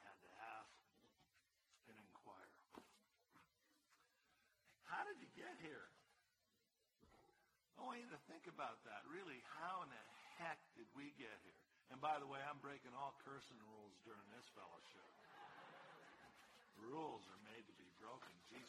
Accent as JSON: {"language": "English", "region": "California", "country": "United States", "lives_now": "Georgia, United States", "said": "I'm from California, man. There's no reason for me to be up in these Georgia, whatever we are, eating grits and stuff."}